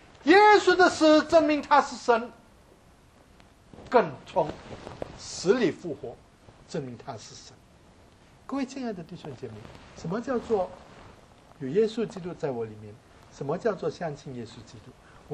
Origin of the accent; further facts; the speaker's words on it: Indonesia; 我从来没有想过说水会对我的皮肤不适合，我在印尼长大的